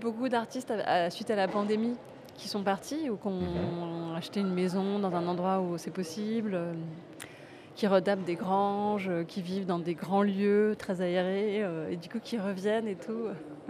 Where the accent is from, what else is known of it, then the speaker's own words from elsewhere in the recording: La Rochelle, Normandy, France; moved away as an adult; now in Paris, France; Alors moi, je viens de province. Je ne l'ai pas dit, mais je viens de La Rochelle.